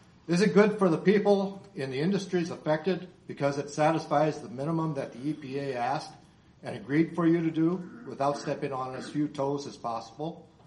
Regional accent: Iowa, United States; now in Adel, United States; I'm originally from Carroll County and currently live at Adel, Iowa.

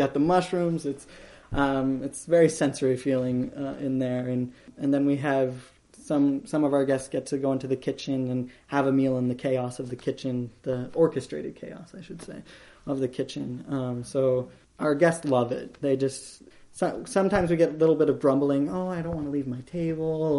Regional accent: Iowa, United States; It's something that I kind of took for granted growing up in Iowa and growing up on a farm in Iowa.

